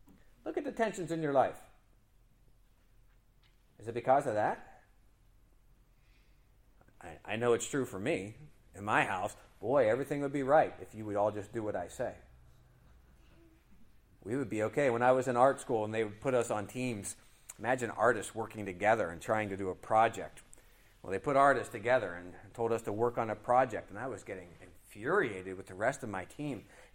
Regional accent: United States; So you and I, being American, we've got serious problems with this whole kingdom of God stuff.

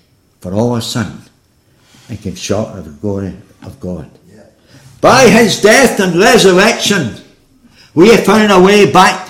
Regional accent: Scotland, United Kingdom; born there; I was born in Scotland.

